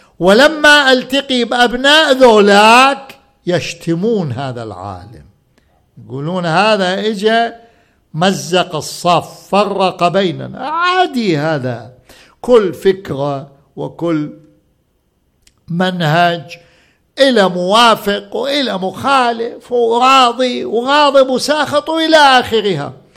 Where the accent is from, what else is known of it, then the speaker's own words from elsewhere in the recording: Iraq; أنا ابن العراق، العراق أعرفه شبر شبر شبر شبر